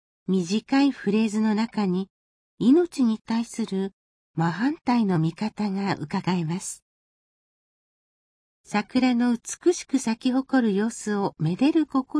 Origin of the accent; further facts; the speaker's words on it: Kochi, Japan; 私の地元の高知では全国のトップを切って桜が開花しました。